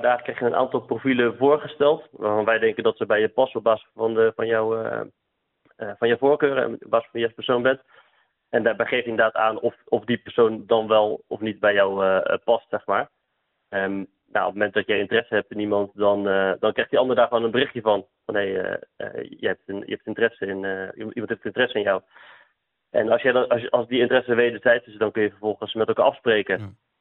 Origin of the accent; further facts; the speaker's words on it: Goes, Zeeland, Netherlands; born there; Ik heb zelf 10 jaar in Leiden gewoond. Mijn vrouw komt er ook vandaan. En wij zijn 6 jaar geleden zijn we naar Goes, verhuisd naar mijn geboortestad.